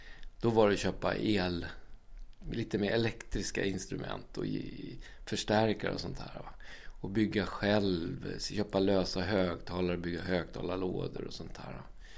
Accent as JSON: {"language": "Swedish", "town": "Skuru", "region": "Stockholm County", "country": "Sweden", "tie": "born or raised there", "said": "Ja, så där flyttade jag runt från Skure då där jag är född. Ut över Skurebron till andra sidan. Byggde radhus där. Och sen så flyttade tillbaka till Skure faktiskt och byggde hus på granntomten"}